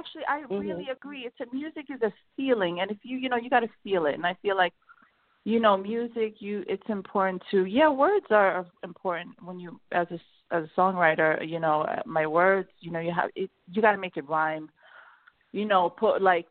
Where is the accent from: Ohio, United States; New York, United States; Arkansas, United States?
New York, United States; And growing up in New York, you know, I was around all different cultures and music, and everything was thrown at me.